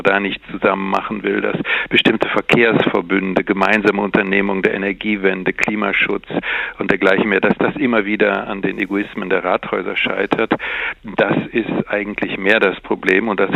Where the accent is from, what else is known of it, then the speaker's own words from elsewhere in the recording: Cologne, North Rhine-Westphalia, Germany; ich bin beispielsweise in Westfalen geboren und in Köln aufgewachsen. Ich fühle mich eigentlich schon als so ein Bindestrich Nordrhein-Westfale